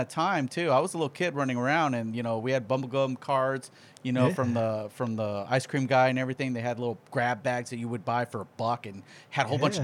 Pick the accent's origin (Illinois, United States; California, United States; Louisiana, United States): California, United States; El Cajon; I grew up in El Cajon watching freaking Friday the 13th when it first came out.